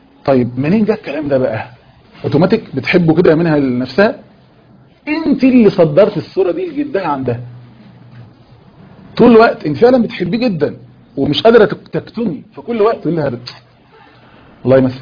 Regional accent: Egypt; دي عبارة مشهورة عند النصارى عندنا في مصر، مش عارف انتوا ما عندكوش نصارى كتير هنا

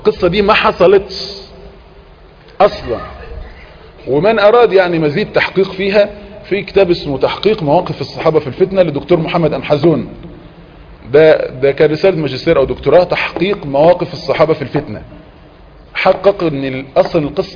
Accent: Egypt

